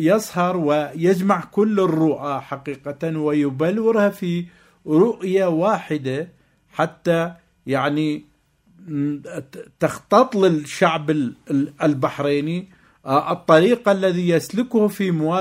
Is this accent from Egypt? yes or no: no; Iraq; لاحظ هناك معارضات كما حصل عندنا في العراق